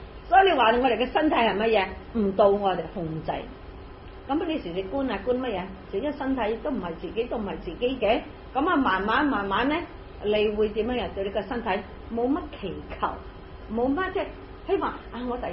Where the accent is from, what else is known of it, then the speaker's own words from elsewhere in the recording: China; 即係我哋中國人講咧，非常之好啊！